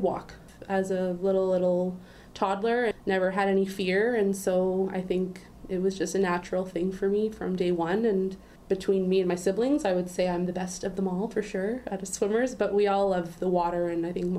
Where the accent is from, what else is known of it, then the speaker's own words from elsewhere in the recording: Toronto, Ontario, Canada; I am originally from Toronto, or north of Toronto, and I have a cottage close by, which brought me to be closer to the Ottawa Valley, and I've loved it my whole life, so I knew that I would settle down in the Ottawa Valley eventually